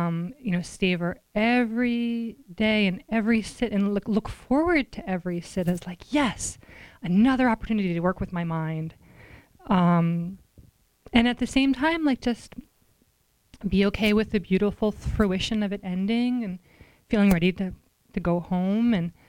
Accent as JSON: {"language": "English", "region": "New York", "country": "United States", "said": "I'm from New York."}